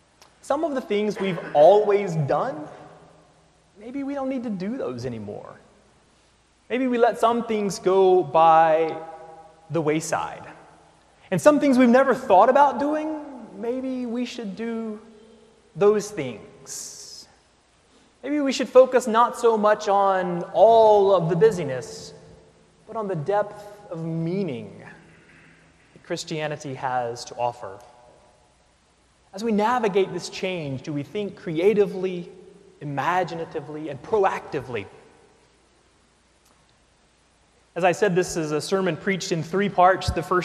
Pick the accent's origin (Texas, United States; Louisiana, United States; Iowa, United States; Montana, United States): Texas, United States; a cemetery not far from my hometown in East Texas.